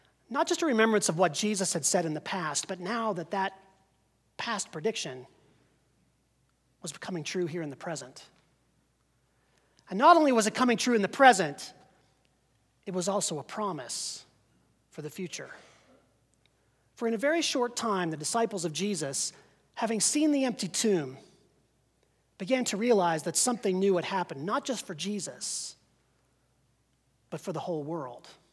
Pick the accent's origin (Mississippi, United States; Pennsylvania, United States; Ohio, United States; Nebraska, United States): Pennsylvania, United States; When I was a kid, growing up in Western PA